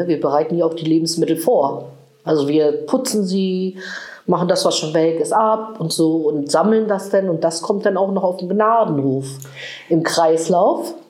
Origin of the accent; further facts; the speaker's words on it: East Germany, Germany; Wir kommen ja aus der DDR, wir sind DDR-Bürger und in der DDR gab es damals keine hohen Gehälter.